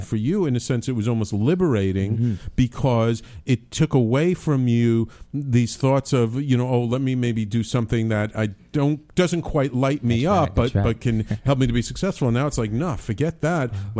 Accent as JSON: {"language": "English", "town": "New Orleans", "region": "Louisiana", "country": "United States", "tie": "born or raised there", "said": "I mean, and growing up in New Orleans"}